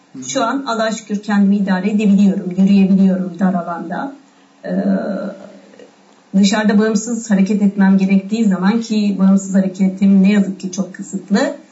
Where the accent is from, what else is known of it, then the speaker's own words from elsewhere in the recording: Ardahan, Ardahan Province, Turkey; born there; 1977 Ardahan'da doğumluyum.